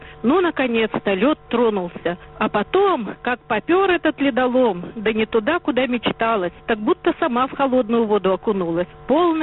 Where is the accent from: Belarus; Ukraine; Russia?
Russia; Kaliningrad, Kaliningrad Oblast; born there; К сожалению, даже языком белорусским не владею. Корни польско-белорусско-русские. Родилась в Прибалтийском Калининграде. Долго жила в России. Часто бывала в Москве, считая ее столицей моей родины.